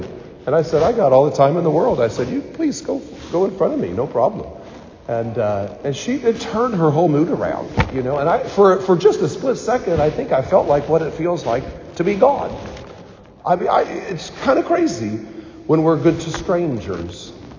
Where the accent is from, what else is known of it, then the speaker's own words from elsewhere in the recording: Bloomington, United States; When I was a little kid growing up in Bloomington, we had this priest.